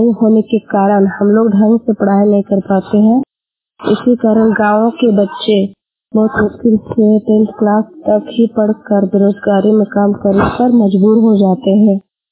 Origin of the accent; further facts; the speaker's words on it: Murpa, Jharkhand, India; मैं गोला प्रखंड की रहने वाली हूँ। मेरा गांव मुरपा है।